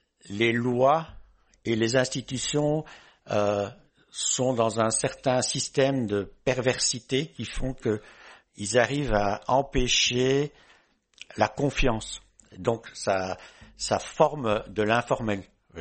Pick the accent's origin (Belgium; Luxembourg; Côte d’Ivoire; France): Belgium; un exemple qui me revient de Belgique, puisque je suis belge